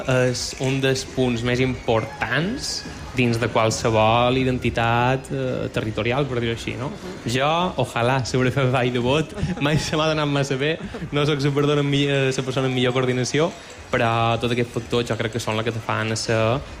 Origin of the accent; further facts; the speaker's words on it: Balearic Islands, Spain; Jo te diria que sóc més mallorquí que balear, sincerament.